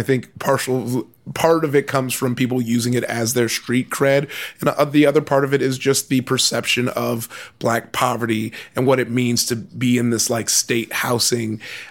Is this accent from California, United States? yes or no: yes; Compton, California, United States; So I grew up in Compton, and I even knew about Cabrini Green.